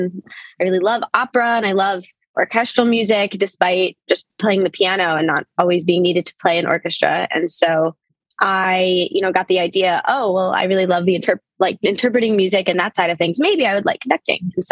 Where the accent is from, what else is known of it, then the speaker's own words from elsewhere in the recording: United States; I am American Italian.